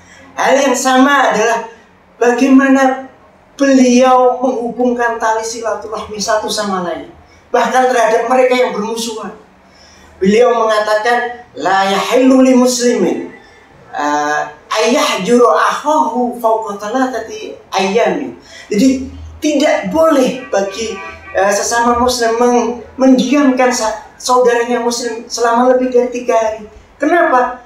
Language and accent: Indonesian; Indonesia; Saya terlahir sebagai Muslim. Saya berasal dari Indonesia.